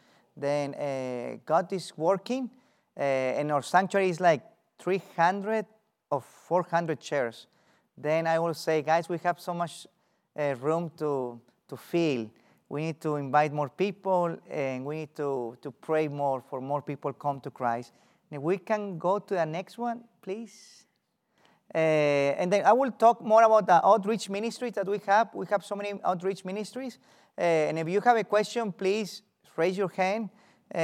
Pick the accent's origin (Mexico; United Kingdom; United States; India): Mexico; I'm from Mexico